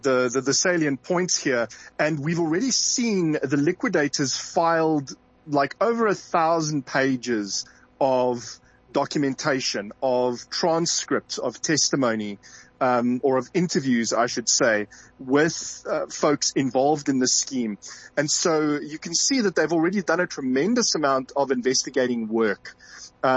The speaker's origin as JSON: {"language": "English", "country": "South Africa", "said": "That is just not an honor that I want as a South African."}